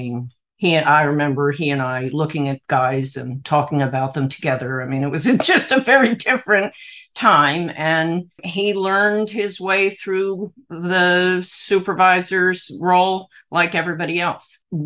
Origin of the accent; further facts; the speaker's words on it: Miami Beach, Florida, United States; now in California, United States; I grew up in Miami Beach, Florida, went to Beach High. I'm one of those people who grew up there and then left and moved to California eventually, and my family stayed there, but I went across the country.